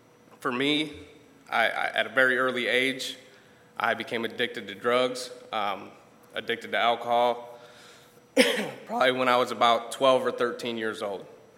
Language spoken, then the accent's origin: English; Port Clinton, Ohio, United States; A little bit about myself. I was born and raised in Ohio, Port Clinton, Ohio, up by Cedar Point.